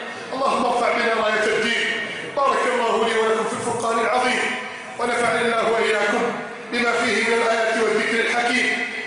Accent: Egypt; بلدنا مصر

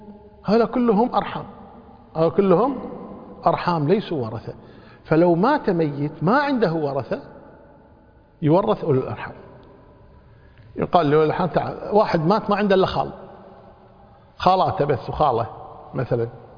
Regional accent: Kuwait; يمكن حنا عندنا بالكويت بنعمل الحمد لله

